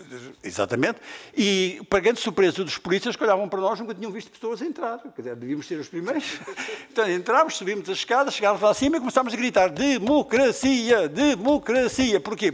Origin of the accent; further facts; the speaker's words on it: Mozambique; eu sou de Moçambique, nasci em Moçambique, meu pai era da administração colonial moçambicana